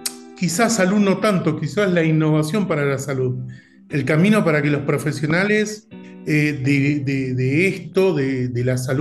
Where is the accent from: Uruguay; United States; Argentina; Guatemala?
Argentina; Buenos Aires; moved away as an adult; now in Colombia; vale la pena aclarar que soy de Buenos Aires, por si no se notó el tono, luego me vine para Colombia hace casi 3 años